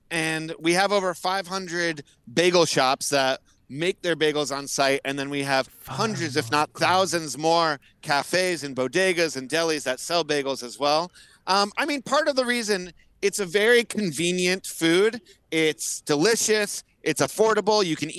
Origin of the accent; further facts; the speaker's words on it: Massachusetts, United States; also born or lived in Minnesota / Israel; I grew up outside of New York. I grew up in Massachusetts and Minnesota and Israel.